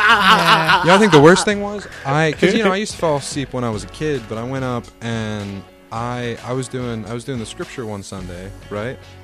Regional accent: Philadelphia, Pennsylvania, United States; Yeah, I'm from Philly.

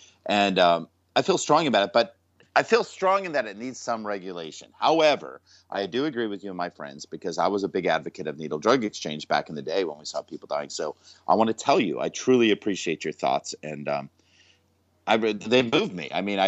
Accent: United States; And I'm an American, and I'm speaking like one

